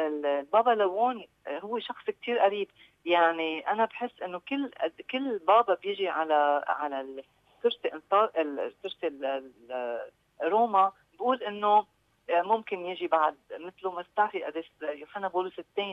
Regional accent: Lebanon; هذا الفخر لنا كلبنانيه نحن

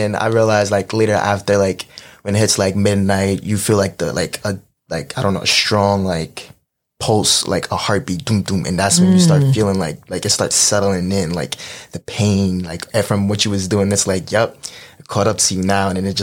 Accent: Brooklyn, New York, United States; I'm from Brooklyn. I'm from Crown Heights, like raised in Crown Heights. Grew up in Sheepshead Bay.

